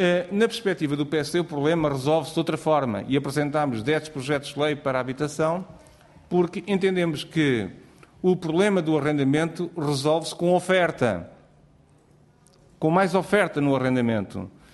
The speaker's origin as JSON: {"language": "Portuguese", "region": "Alentejo", "country": "Portugal", "said": "ao de Beja, que eu venho do Alentejo e conheço muito bem"}